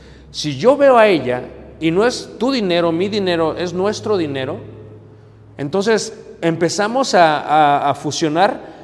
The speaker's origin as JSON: {"language": "Spanish", "country": "Mexico", "said": "como buenos mexicanos"}